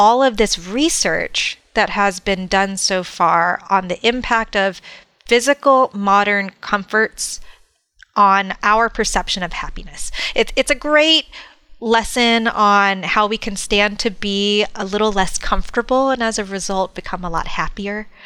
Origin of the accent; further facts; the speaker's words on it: Houston, Texas, United States; now in California, United States; I am a Texas native, born and raised in Houston, but I live in California now, mostly because I love being in the mountains.